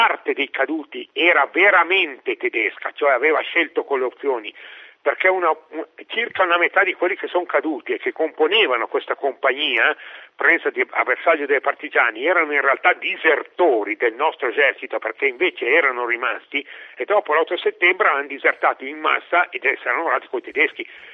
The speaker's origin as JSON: {"language": "Italian", "region": "Lombardy", "country": "Italy", "tie": "born there", "lives_now": "Trentino, Italy", "said": "persino per uno come me, che di Trentino ha solo praticamente l'adozione, cioè essendo io lombardo, quindi di nascita."}